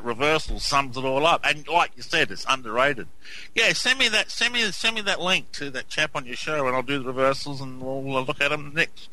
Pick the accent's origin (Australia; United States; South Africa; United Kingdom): Australia; accent: Australian; You know, Nazi, however you pronounce it, I don't know. My Aussie accent says Nazi.